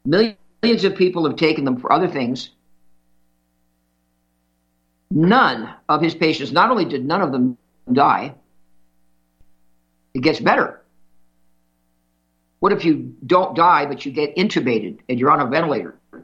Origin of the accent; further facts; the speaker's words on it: Manhattan, New York, United States; born there; it's 32 miles from the hospital I was born in on Fifth Avenue in Manhattan, Flower Fifth Avenue Hospital